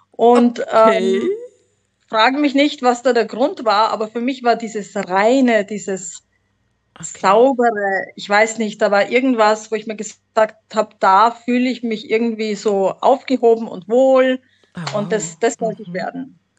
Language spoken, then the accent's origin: German; Graz, Styria, Austria; born there; accent: Austrian; Aus der Steiermark, aus der wunderschönen Steiermark, aus Graz.